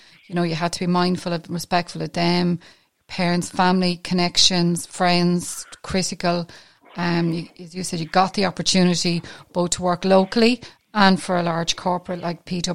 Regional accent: Wexford, Leinster, Ireland; I'm from Wexford

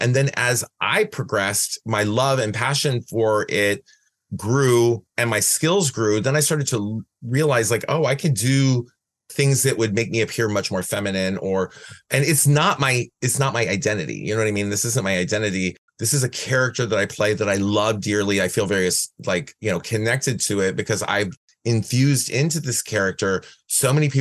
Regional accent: Midwest, United States; when I was growing up in the Midwest, drag was not exclusive to, but largely populated by people who were what I consider transgender showgirls.

